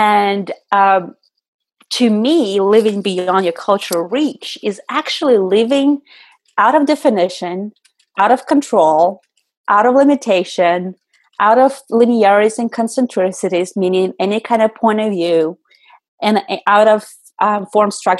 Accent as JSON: {"language": "English", "country": "Russia", "tie": "born or raised there", "said": "The cultural reach in my world when I was raised in Russia would have been having a family"}